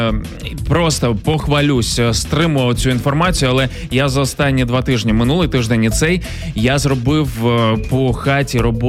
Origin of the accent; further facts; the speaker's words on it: Kyiv, Ukraine; Я з Києва.